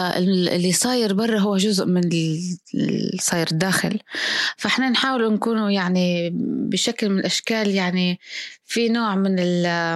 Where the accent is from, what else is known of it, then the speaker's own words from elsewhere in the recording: Libya; accent: Libyan; بس مش متعودة نغير لهجتي. صعب جدا جدا علي أن نغير لهجتي، ما نشوفش اللهجة الليبية صعبة لينا يعني.